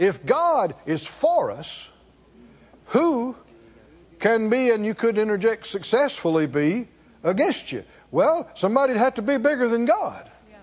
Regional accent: the South, United States; I'm from the South, okay?

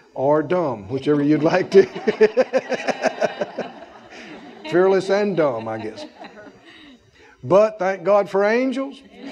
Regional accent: the South, United States; born there; so I'm a Moor. I was born in the South. I was born a country boy.

